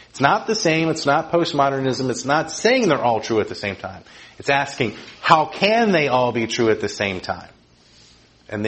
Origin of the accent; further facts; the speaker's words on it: Murray, Kentucky, United States; I was going to be able to say, hi, I'm so and so, I'm from Murray, Kentucky, where are you from?